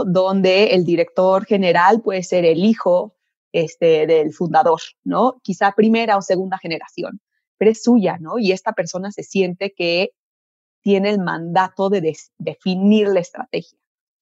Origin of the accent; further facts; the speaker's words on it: Mexico; soy ingeniera química mexicana.